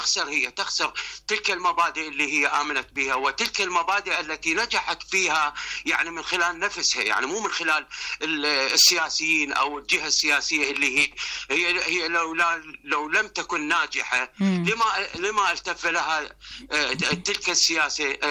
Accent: Iraq; عندنا بالعراق

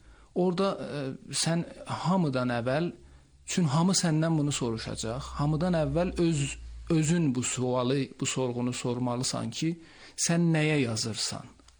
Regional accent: Ardabil, Ardabil Province, Iran; Mən 1366 günəş ilində qış çağı bayrama 20 gün qalan Ərdəbildə anadan olmuşam.

